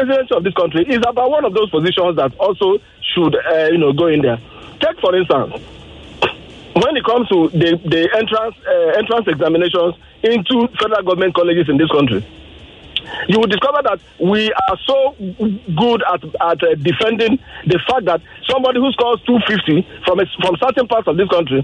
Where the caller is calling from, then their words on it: Ogba, Lagos, Nigeria; Yes, I'm calling from Ogba.